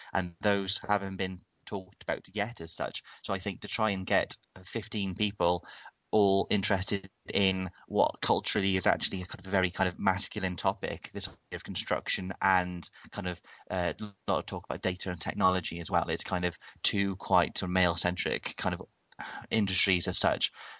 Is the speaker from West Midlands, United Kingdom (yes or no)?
no; Wales, United Kingdom; I know that if I was told that I'm not on it purely because I'm Welsh, I don't think that would be particularly good.